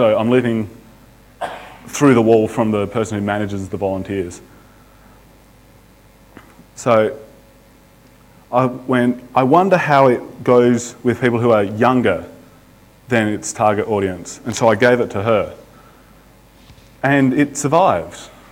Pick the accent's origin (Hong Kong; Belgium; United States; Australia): Australia; Because I'm from Australia